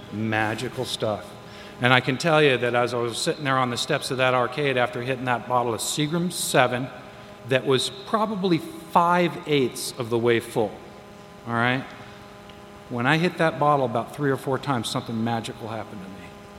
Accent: Las Vegas, Nevada, United States; I was born and raised here in Las Vegas. Love Las Vegas. I didn't love Las Vegas when I was born and raised here. Las Vegas was a very small town. Everybody knew everybody.

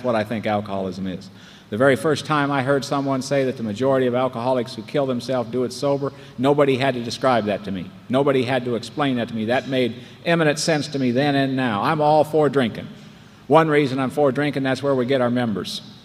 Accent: Nebraska, United States; moved away as an adult; also born or lived in North Carolina; I'm from Nebraska, and I went to North Carolina in 1989.

